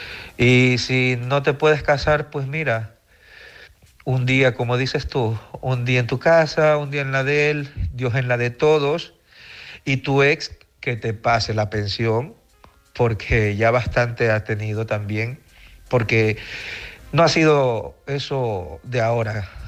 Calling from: Barcelona, Catalonia, Spain; de Barcelona.

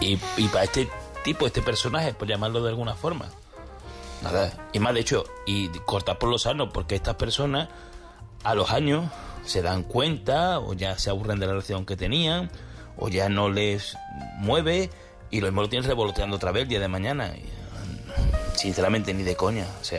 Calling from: Seville, Andalusia, Spain; A ver, llamo desde Sevilla para el tema de esta chica

